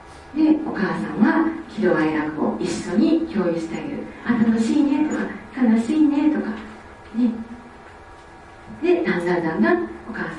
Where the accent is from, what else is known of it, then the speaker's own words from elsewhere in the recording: Osaka, Japan; なんかこっちで私大阪から来た時に